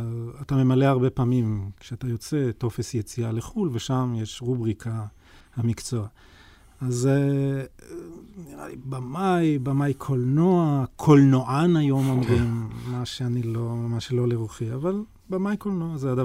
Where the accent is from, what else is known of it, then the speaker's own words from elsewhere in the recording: Hadera, Haifa District, Israel; אני מחדרה, כן.